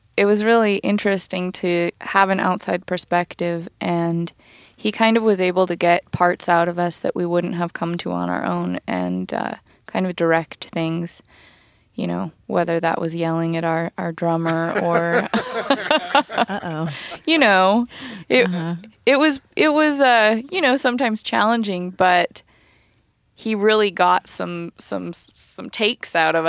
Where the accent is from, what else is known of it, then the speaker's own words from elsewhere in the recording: Nevada City, California, United States; I was in my hometown. I was back in Nevada City. And Nevada City is a pretty hippy-dippy kind of out there place.